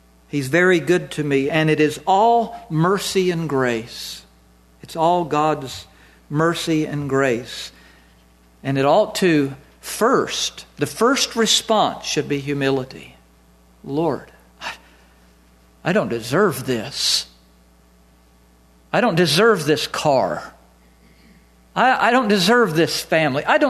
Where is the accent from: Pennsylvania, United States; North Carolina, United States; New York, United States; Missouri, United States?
North Carolina, United States; Winston-Salem; I grew up in North Carolina, and Winston-Salem, there were some street people.